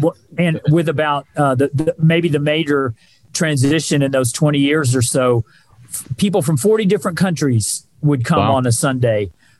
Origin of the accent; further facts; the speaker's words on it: Texas, United States; Yeah, I grew up in Texas, and I did not grow up in church at all, and got saved pretty dramatically when I was 17, and then went to college in New Jersey.